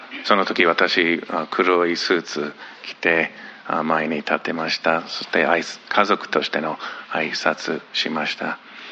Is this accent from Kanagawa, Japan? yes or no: yes; Yokohama, Kanagawa, Japan; moved away as an adult; 同じ横浜育ち、そして国際学校卒業してアメリカに行って、そしてミシガンとテキサスとカリフォルニア行きました。